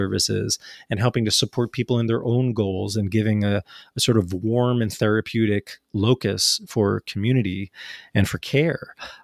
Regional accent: New Jersey, United States; also born or lived in New York; methadone for me in the United States, growing up in New Jersey and New York, is associated with these dingy and sort of, again, vice districts.

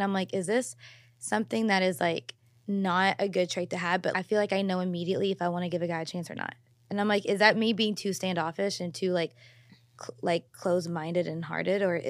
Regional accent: Louisville, Kentucky, United States; It is like Kentucky is very, well, I'm from Louisville, so Louisville's very, you have like three big areas of Louisville.

